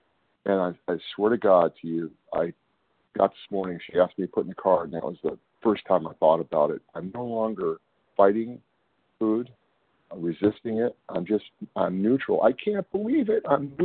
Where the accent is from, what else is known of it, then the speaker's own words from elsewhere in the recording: California, United States; Hey, good morning. … I'm from Northern California.